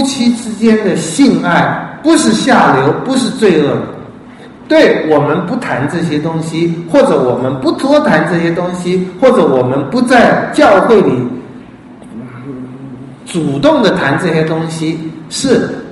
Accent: China; 当我们爱国爱民的时候，我们中国也会说这很伟大

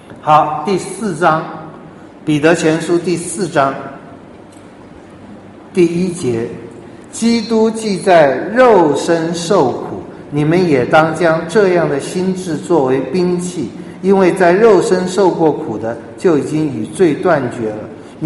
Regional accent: Taiwan; 我们从小受的教育，我不知道大马是怎么样，我们受的在台湾受的教育从小就是

